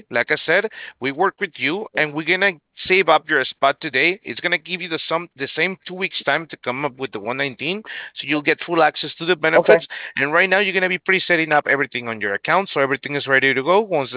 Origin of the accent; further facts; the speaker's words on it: Mexico; I'm a Mexican by name. Oh, well, I was born in Mexico. I'm born in Mexico.